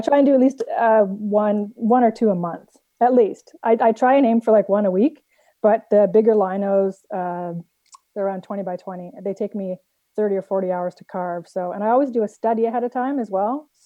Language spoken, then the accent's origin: English; Ontario, Canada; moved away as an adult; now in British Columbia, Canada; I live in British Columbia now, which if people know Canada very well, I moved basically from one side to the other. I grew up in Ontario. I spent my first 30 years in Ontario.